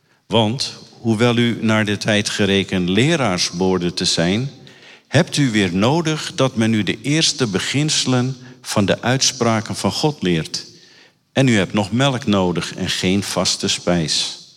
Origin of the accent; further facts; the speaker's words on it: Diemen, North Holland, Netherlands; ik kom uit de buurt van Amsterdam. Wij wonen, Marion en ik wonen in Diemen. We zijn er zelfs geboren. Toen was het nog een klein dorp.